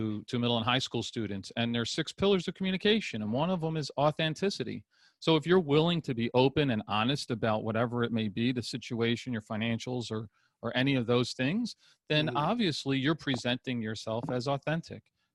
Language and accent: English; Philadelphia, Pennsylvania, United States; I'm in Southern California, but I'm originally from Philadelphia.